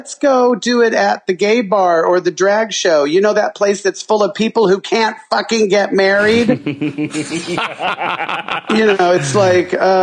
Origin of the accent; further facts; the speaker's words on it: Arizona, United States; also born or lived in Los Angeles; You know, I grew up in Arizona and I moved to L.A. in the 80s.